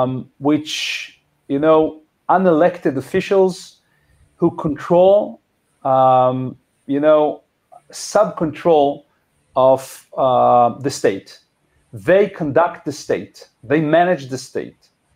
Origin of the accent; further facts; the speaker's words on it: Israel; I grew up in the kibbutz. I was born there. I'm ninth generation from Israel. My forefathers came from Galicia, which is on the eastern side of Europe, Poland